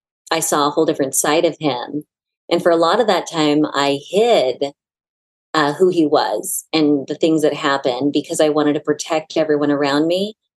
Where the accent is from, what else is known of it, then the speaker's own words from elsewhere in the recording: California, United States; Southern California.